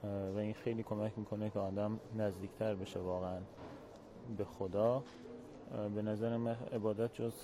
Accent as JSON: {"language": "Persian", "region": "Kermanshah", "country": "Iran", "said": "از کرمانشاه آمدم."}